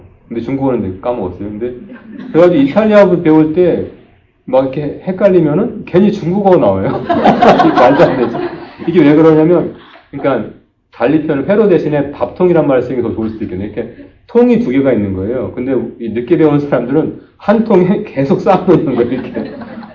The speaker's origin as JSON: {"language": "Korean", "region": "Seoul", "country": "South Korea", "tie": "born there", "said": "서울에서 태어났다고 그러면 나를 설명할 수 있는 게 별로 없는 것 같은 느낌이 들어요."}